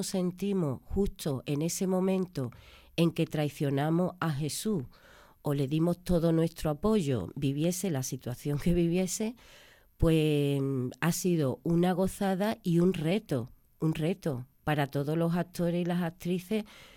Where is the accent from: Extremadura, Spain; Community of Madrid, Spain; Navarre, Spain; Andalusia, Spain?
Andalusia, Spain; accent: Andalusian; Y bueno, tú sabes, yo defiendo mucho el andaluz. Yo soy actriz andaluza. Y a no ser que me pidan otra cosa, lo que yo voy a hablar siempre es mi andaluz.